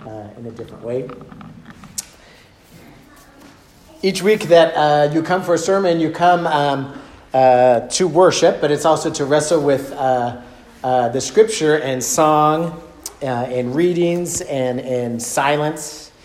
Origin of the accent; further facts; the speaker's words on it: Sacramento, California, United States; I grew up in Sacramento. We would raft.